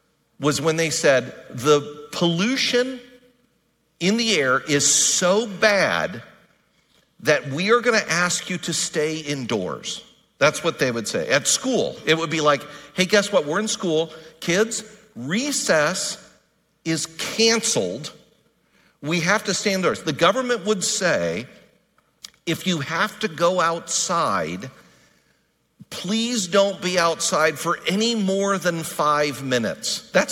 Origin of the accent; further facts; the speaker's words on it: California, United States; It made me think about when I was growing up here. I grew up in the South Bay in the 70s and 80s.